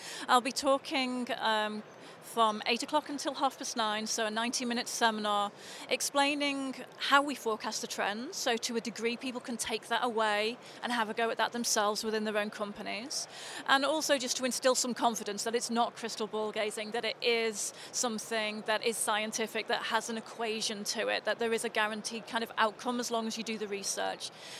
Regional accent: Liverpool, North West England, United Kingdom; I'm originally from Liverpool, home

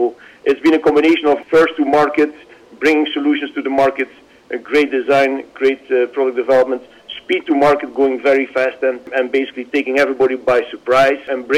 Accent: Belgium; moved away as an adult; now in United States; Indeed, I'm from Belgium originally, but my country is the United States. I've been living here now for 30 years

